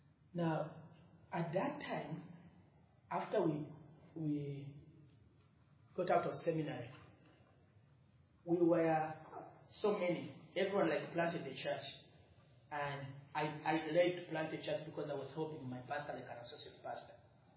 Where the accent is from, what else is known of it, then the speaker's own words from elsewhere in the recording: Uganda; I come from Uganda. Uganda is a country in the east of Africa. We have Tanzania in the south, Sudan in the north, Congo in the east, in the west, and Tanzania and Kenya in the east.